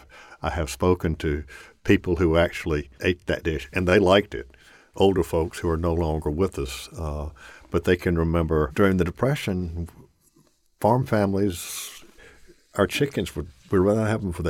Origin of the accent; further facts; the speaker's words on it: Gulf Coast, United States; because I grew up on the Gulf Coast with good Gulf Coast cooking.